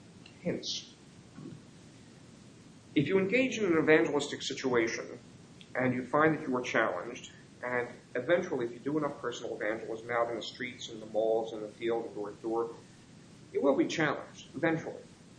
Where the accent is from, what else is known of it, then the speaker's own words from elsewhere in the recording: Philadelphia, Pennsylvania, United States; Having been born and raised in Philadelphia, I believe everything they say about Philadelphia cops.